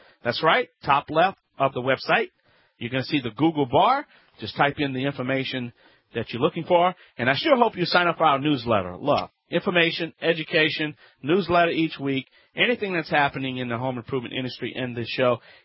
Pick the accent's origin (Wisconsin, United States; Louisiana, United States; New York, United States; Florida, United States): Louisiana, United States; from the Bayou Land. I'm the originator, not the duplicator.